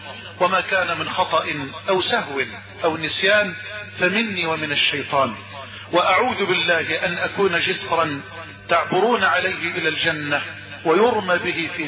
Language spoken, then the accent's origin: Arabic; Egypt